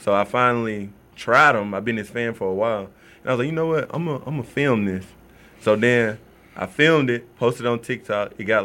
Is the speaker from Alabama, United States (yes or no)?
yes; Alabama, United States; I'm from Baldwin County. So I wanted to just go do, like, local restaurants that don't get that much publicity